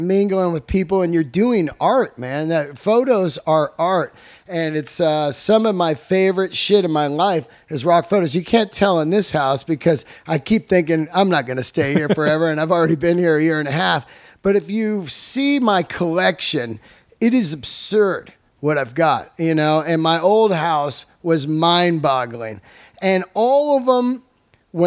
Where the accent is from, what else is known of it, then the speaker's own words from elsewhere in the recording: San Francisco, California, United States; but I grew up in San Fran, and I was like, fuck all that.